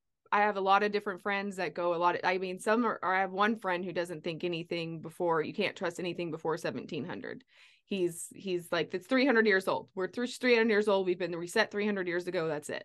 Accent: New Mexico, United States; I mean, I'm from New Mexico, and like there's this like lava valley.

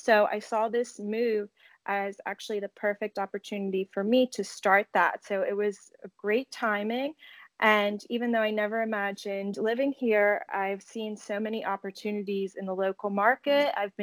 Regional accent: United States; I knew how to speak Spanish, mostly because I'm American, but my father is Portuguese.

